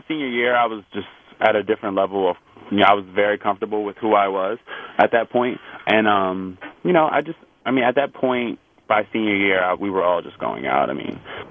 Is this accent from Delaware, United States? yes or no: yes; Delaware, United States; because I am from Delaware, and it's pretty small.